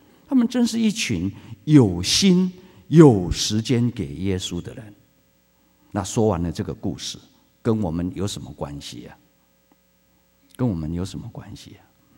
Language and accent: Chinese; China; 其实就是我们中国人的一句老话，黄鼠狼拜年不怀好意